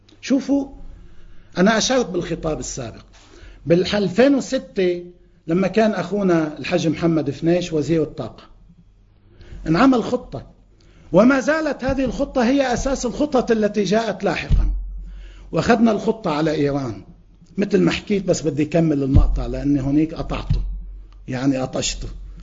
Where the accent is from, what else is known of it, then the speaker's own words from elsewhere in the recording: Lebanon; مش بس انه ما في كهرباء ببيوتنا كلبنانيين